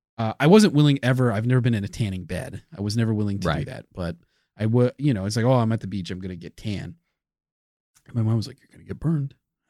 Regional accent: Ohio, United States; from Ohio. And so we drove the first day to Harrisburg in Pennsylvania, and we stayed the night in Harrisburg.

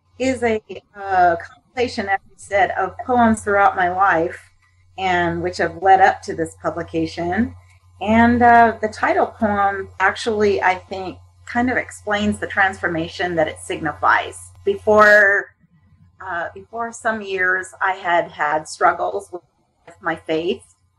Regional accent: California, United States; Well, I think the fact that I'm from California, a native Californian, that I think some of it maybe has crept

